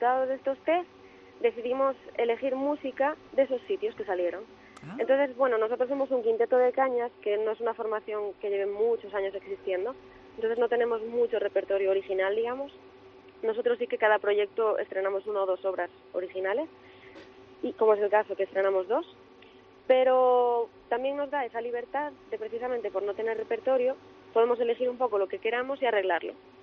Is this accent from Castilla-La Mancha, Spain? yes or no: no; Galicia, Spain; como lucense y como gallega, me hace especial ilusión.